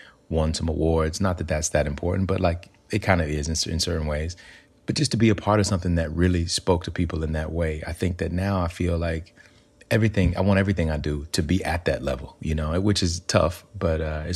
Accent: Alabama, United States; So growing up in Alabama, I grew up in a place where we didn't really have a lot of access to arts

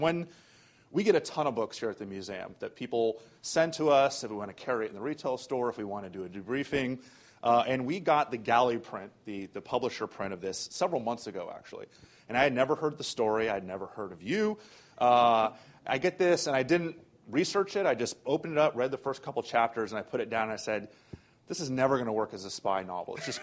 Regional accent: Florida, United States; because I'm from Florida, my wife's in politics

